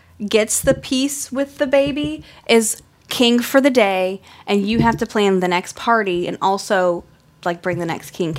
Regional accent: Louisiana, United States; In my opinion, totally counts because I'm from Louisiana.

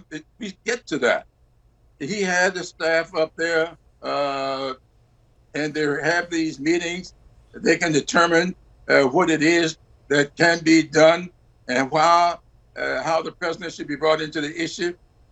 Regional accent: South Carolina, United States; I hear from people in my congressional district and in my home state of South Carolina.

